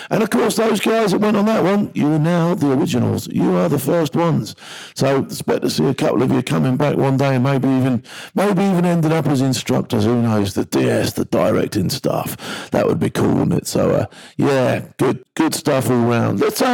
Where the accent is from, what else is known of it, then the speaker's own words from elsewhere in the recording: United Kingdom; being unarmed as a British person is nothing unusual to me.